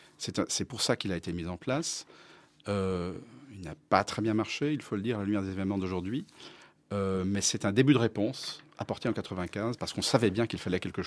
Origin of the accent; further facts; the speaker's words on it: Germany; French is a second language; je trouve d'ailleurs en tant qu'allemand